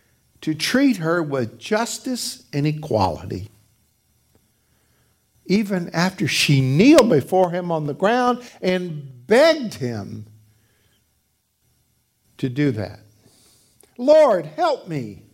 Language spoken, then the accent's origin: English; Atlanta, Georgia, United States; I was raised in Atlanta, Georgia, in the Deep South. And segregation and prejudice were rampant and in full swing during that time. I was born in 44